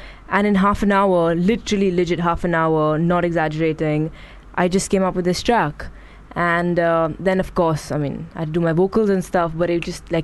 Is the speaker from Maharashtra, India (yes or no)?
yes; Mumbai, Maharashtra, India; now in London, United Kingdom; So when I came down to London from Bombay, I just literally didn't carry any summer wear.